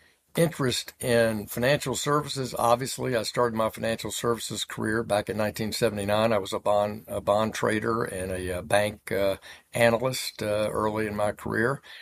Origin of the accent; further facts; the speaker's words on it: Arkansas, United States; John Bozeman of Arkansas, my senior senator in my home state